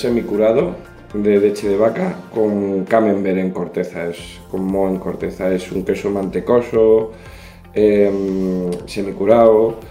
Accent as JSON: {"language": "Spanish", "town": "Madrid", "region": "Community of Madrid", "country": "Spain", "tie": "born there", "said": "Sí, bueno, mi padre es de toda la vida de aquí, yo no nací aquí, nací en Madrid, pero bueno, siempre ha sido como mi pueblo, vaya que siempre he venido en puentes, en veranos, en Navidad, siempre que podía."}